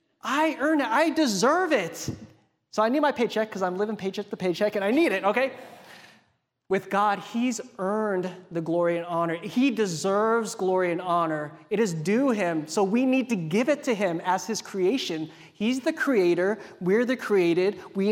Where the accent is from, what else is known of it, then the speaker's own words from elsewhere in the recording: Hawaii, United States; When I was growing up in Hawaii, much like the East Coast, we got a lot of hurricanes.